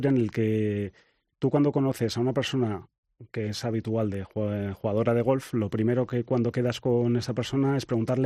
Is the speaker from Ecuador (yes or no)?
no; San Sebastián, Basque Country, Spain; Y bueno, nosotros somos de San Sebastián, además